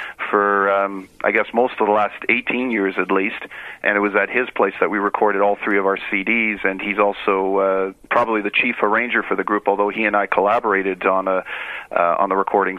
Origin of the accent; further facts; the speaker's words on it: Winnipeg, Manitoba, Canada; I grew up here in Winnipeg as a Canadian of Ukrainian heritage. And, you know, and growing up in that type of family and having rural roots